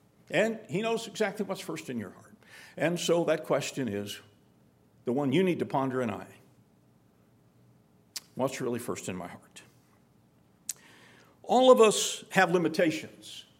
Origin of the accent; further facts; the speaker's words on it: United States; even though I'm an American and I have all this prosperity and freedom and blessings